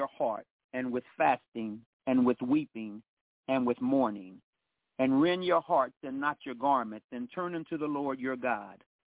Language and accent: English; Midwest, United States; Growing up in the Midwest, it's always allowed me the opportunity to be a part of a great tradition.